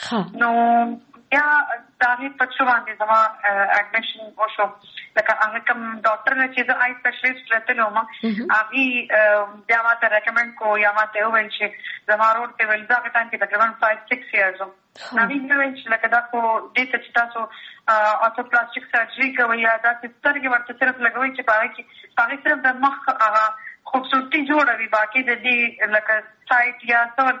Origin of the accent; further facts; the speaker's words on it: Mardan, Khyber Pakhtunkhwa, Pakistan; زما تعلق د مردان شیرګر سره دی. او تعلیم می بیسیکلی د راولپنڈی پنجاب نا کړی دی